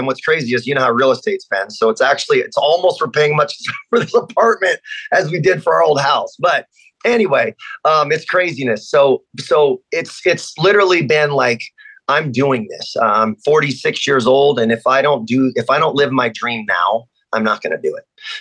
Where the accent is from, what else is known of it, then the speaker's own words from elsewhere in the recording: Las Vegas, Nevada, United States; So basically, I'm actually native born American, obviously American, but from Nevada, Las Vegas. So I was born and raised in Las Vegas. Back when it was a small town